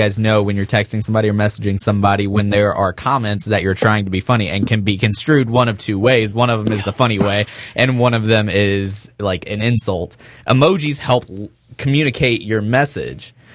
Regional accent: the South, United States; I'm actually a Southerner.

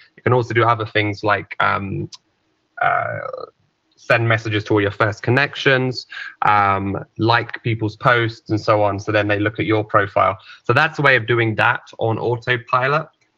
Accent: England, United Kingdom; And as an English person who's been obsessed with America my whole life, you know, that's the way I see it.

